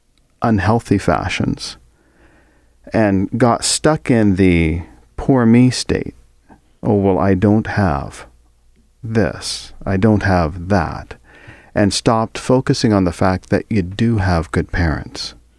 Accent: Kansas City, United States; I mean, growing up in Kansas City, the N-word was thrown around lots.

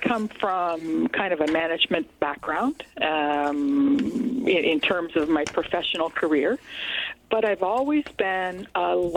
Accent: Windsor, Ontario, Canada; born there; now in Toronto, Canada; in the Greater Toronto Area, where I have been for over 30 years now. I was born originally in Windsor, Ontario

